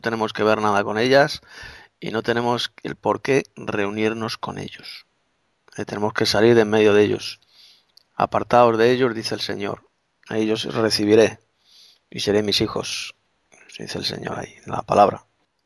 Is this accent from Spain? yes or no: yes; Spain; accent: Castilian; pues yo tengo acento castellano.